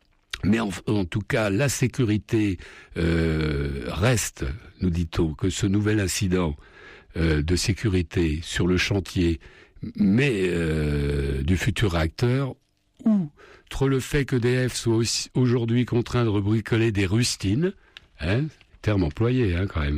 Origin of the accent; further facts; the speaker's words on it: France; donc on est français